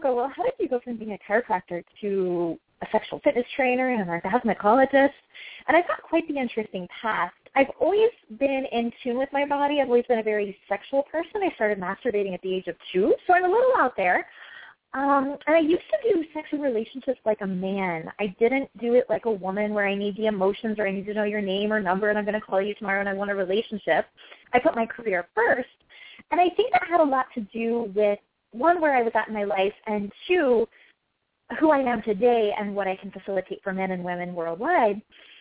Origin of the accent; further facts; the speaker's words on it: Ohio, United States; I'm originally from Ohio, and I cannot stand the humidity.